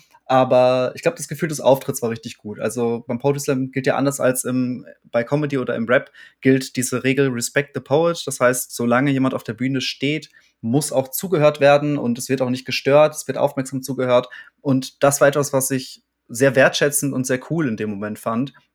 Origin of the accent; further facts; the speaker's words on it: Warstein, North Rhine-Westphalia, Germany; ich bin in Warstein aufgewachsen